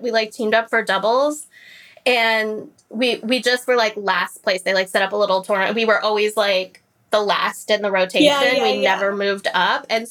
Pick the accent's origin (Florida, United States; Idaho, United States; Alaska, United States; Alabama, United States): Florida, United States; Like, I grew up in Florida, so I'd be like, we're going to Busch Gardens every weekend. We're going to Disney World every weekend.